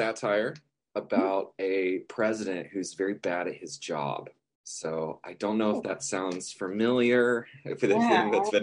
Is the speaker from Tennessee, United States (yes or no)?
no; Dayton, Ohio, United States; I grew up in Dayton, Ohio. So, I don't know, 4 hours away.